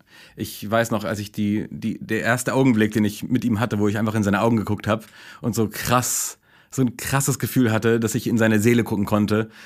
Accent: Berlin, Germany; Ich komme aus Berlin und bin, wir haben gerade festgestellt, ich bin 36.

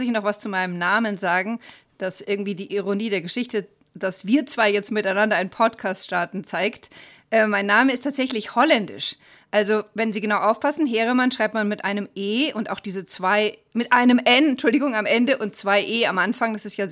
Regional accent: Rhineland, Germany; Also ich komme aus dem Rheinland, habe aber in Heidelberg, Dresden und München Jura studiert.

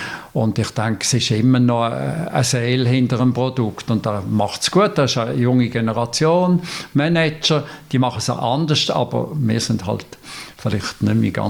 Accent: Basel-Landschaft, Switzerland; now in Frick, Switzerland

